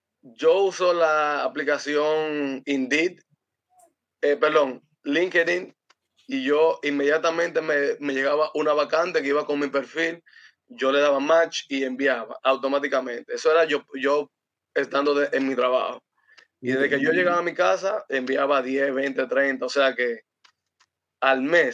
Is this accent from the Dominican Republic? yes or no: yes; Dominican Republic; Soy dominicano, vivo aquí en Santo Domingo